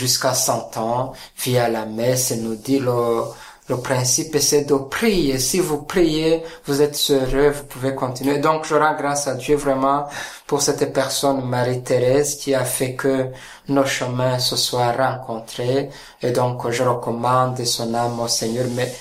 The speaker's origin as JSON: {"language": "French", "country": "Rwanda", "said": "Je suis né en 1975, donc je suis rwandais d'origine."}